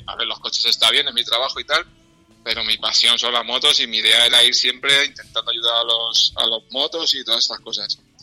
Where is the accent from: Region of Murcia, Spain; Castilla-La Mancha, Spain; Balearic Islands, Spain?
Castilla-La Mancha, Spain; Palomares del Campo; llevo desde chiquitito, mi pueblo es Palomares del Campo, y por allí me acuerdo de cuando era bien pequeño